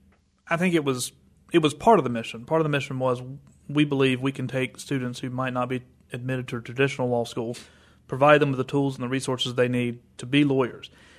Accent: Charlotte, North Carolina, United States; I grew up in Charlotte, mm-hmm. so it made sense to me.

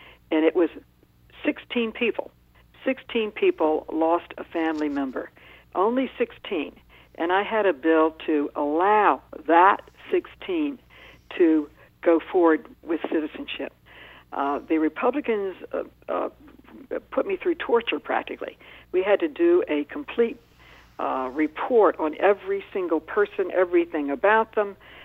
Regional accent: New York, United States; As a New Yorker, we are truly a tapestry of ethnic, cultural, and religious traditions

